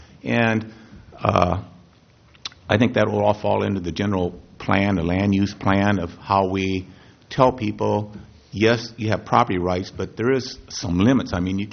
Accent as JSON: {"language": "English", "region": "California", "country": "United States", "said": "I came from Orange County, and they had what's called mansionizing of the areas."}